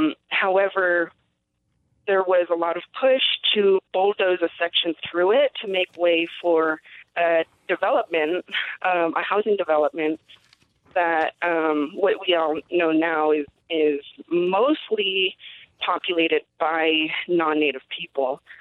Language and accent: English; United States; as you mentioned, I'm from the Diné Nation, and I'm also Chicana.